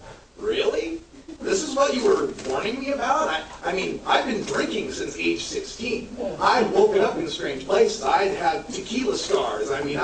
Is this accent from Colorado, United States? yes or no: no; Oregon, United States; Even in my home state of Oregon